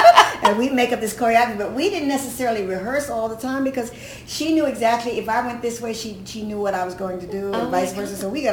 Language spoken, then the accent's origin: English; Atlanta, Georgia, United States; I come from a family of school teachers. Mm-hmm. So, and I come from the South, Atlanta, Georgia.